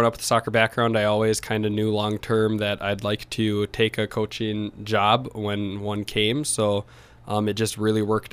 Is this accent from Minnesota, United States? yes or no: yes; Byron, Minnesota, United States; Yeah, so I grew up in Byron, Minnesota, so just down the road. I played all through high school there.